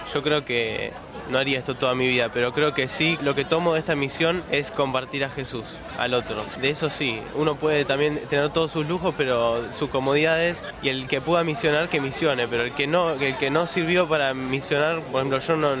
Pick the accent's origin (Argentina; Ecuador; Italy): Argentina; Junín, Buenos Aires Province; vengo de Junín, provincia de Buenos Aires.